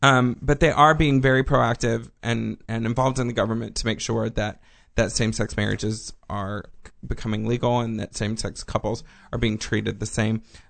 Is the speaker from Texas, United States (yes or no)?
yes; Texas, United States; On the other hand, I'm from Texas where Kay Bailey Hutchinson, off the topic.